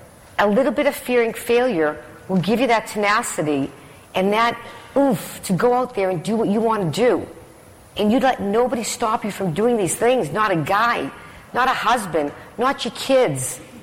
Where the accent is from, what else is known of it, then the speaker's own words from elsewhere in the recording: Boston, Massachusetts, United States; We're pretty cool from Boston, okay?